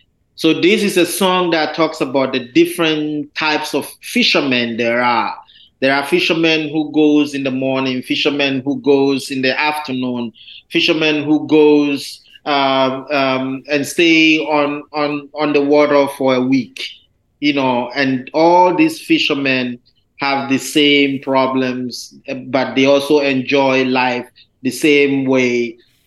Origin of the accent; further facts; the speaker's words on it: Kokrobite, Greater Accra, Ghana; my hometown, Kokrobite, where I grew up.